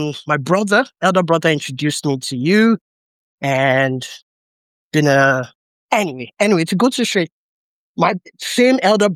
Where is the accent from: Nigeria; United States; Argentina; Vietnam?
Nigeria; Yes, he is Nigerian. But I'm also Nigerian.